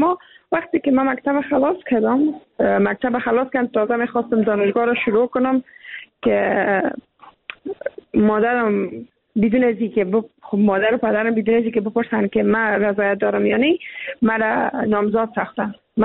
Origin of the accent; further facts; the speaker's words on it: Afghanistan; ما هم افغان هستیم